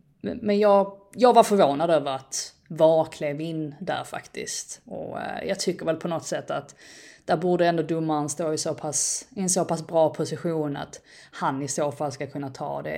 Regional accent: Sweden; jag är ju svensk, jag är inte ens engelsk i grund och botten.

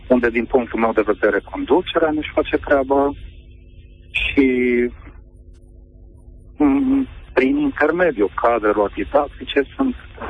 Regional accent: Ploiești, Prahova, Romania; sunt din Ploiești.

